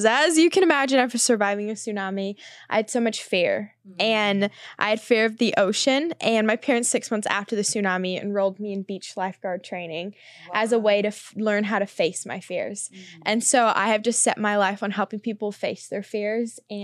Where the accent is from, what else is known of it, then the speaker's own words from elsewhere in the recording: New Zealand; moved away as an adult; now in Los Angeles, United States; And I am originally from New Zealand. So if you detect any accent, that's where it's from. Mm-hmm. And I grew up on a farm in New Zealand. It was self-sustainable.